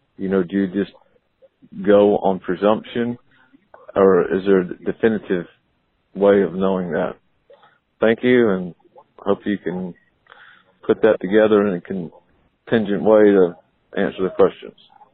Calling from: Summerville, South Carolina, United States; I'm calling from Somerville, South Carolina.

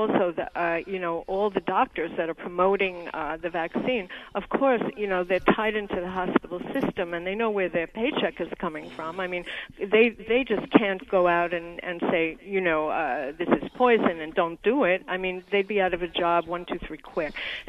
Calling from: New York City, New York, United States; from New York City.

